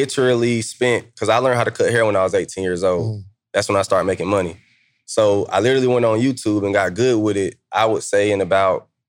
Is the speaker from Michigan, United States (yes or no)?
no; Atlanta, Georgia, United States; I'm from Atlanta. It's all black. It's probably 5 white people in my school. I moved to Kansas.